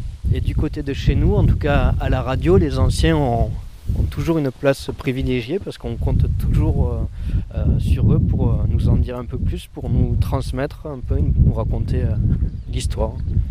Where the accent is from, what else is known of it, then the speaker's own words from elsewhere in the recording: Occitanie, France; accent: Occitan; Du made in Aki, comme on dit chez nous en Occitan.